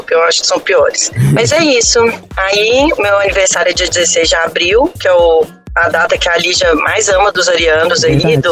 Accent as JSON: {"language": "Portuguese", "town": "Belo Horizonte", "region": "Minas Gerais", "country": "Brazil", "said": "sou de Belo Horizonte."}